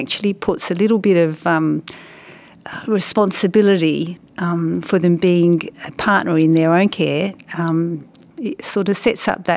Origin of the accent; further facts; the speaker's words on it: Perth, Western Australia, Australia; from Perth in Western Australia.